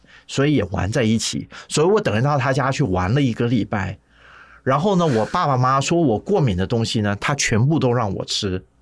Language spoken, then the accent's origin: Chinese; Taiwan; 那小时候在台湾